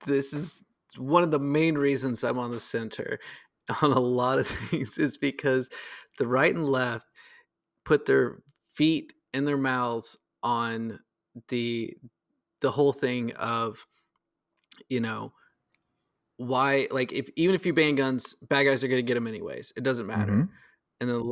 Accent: Georgia, United States; also born or lived in Florida; Like me, I mean, I was born in Florida, raised in Georgia. We're in the South.

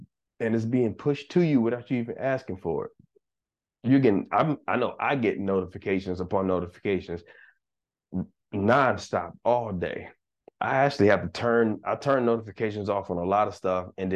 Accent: Wynne, Arkansas, United States; born there; I was born in Wynn, Arkansas. My daddy and my mom from Arkansas, you know, they born and raised out there.

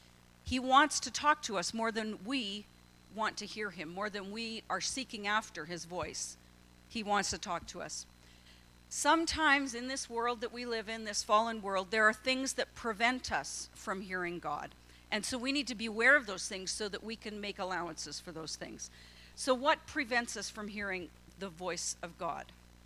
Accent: Camrose, Alberta, Canada; thankful that in my hometown in Camrose

